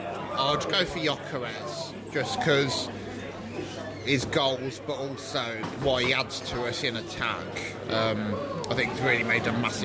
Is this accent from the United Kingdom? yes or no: yes; Coventry, West Midlands, United Kingdom; From Coventry, Wykeham.